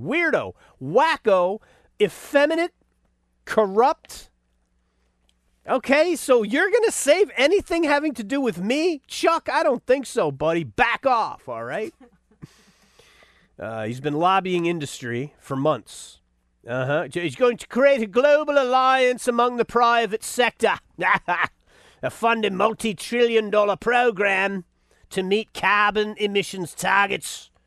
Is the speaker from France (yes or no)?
no; England, United Kingdom; accent: English; The only reason I quote the guy is so that it can use my funny English accent.